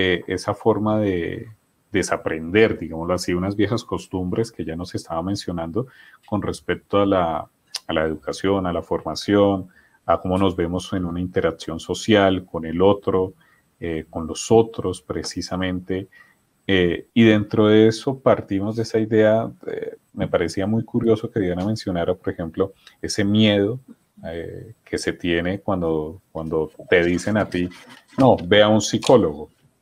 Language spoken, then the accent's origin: Spanish; Colombia